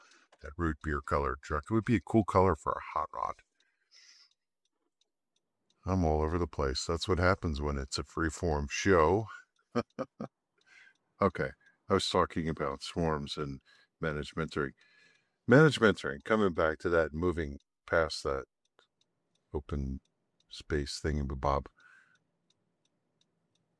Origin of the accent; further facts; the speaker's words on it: Flemington, New Jersey, United States; I grew up here in Flemington, and Flemington is called Circle City sometimes by some of the natives like me